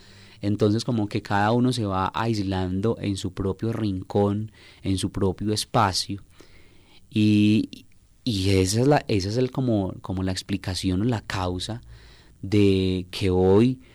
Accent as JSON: {"language": "Spanish", "town": "Medellín", "region": "Antioquia", "country": "Colombia", "said": "sobre todo lo digo por mi ciudad en Medellín"}